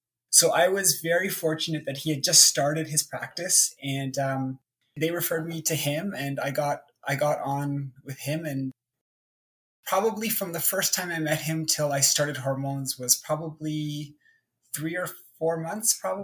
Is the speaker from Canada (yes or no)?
yes; Toronto, Ontario, Canada; also born or lived in South Korea; I've lived here my entire life, except for a year that I lived in Korea. But I was born in Toronto